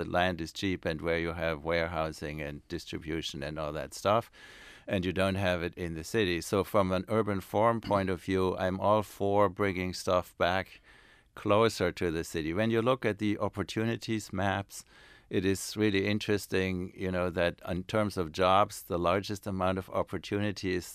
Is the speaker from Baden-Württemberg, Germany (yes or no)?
yes; Stuttgart, Baden-Württemberg, Germany; I go sometimes to my hometown in Stuttgart, and it's very similar in size.